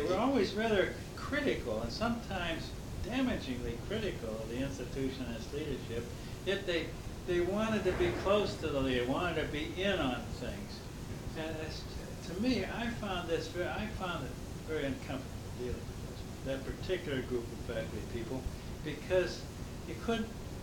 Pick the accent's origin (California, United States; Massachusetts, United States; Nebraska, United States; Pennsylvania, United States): Pennsylvania, United States; Erie; I came from Western Pennsylvania and came from the West.